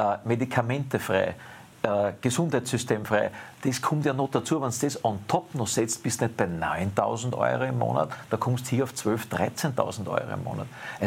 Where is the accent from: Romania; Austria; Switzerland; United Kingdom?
Austria; gehe mal in eine Apotheke als Österreicher.